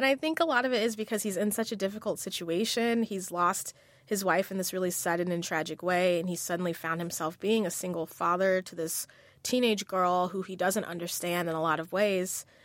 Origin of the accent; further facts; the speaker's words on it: San Diego, California, United States; now in Los Angeles, United States; Well, I grew up in San Diego. I live now in L.A., but a lot of my friends have since dispersed.